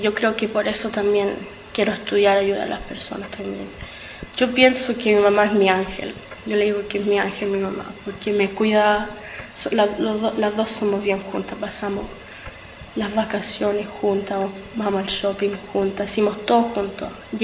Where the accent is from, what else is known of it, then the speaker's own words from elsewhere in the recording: Chile; born there; moved away; por eso yo quiero viajar también a Chile, porque quiero conocer a donde yo nací